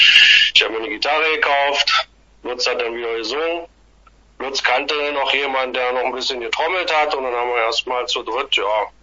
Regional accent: Saxony-Anhalt, Germany; ich komme aus Sachsen-Anhalt.

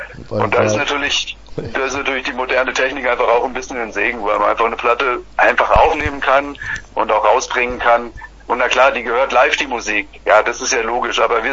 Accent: Frankfurt, Hesse, Germany; Ich selbst bin aus Frankfurt

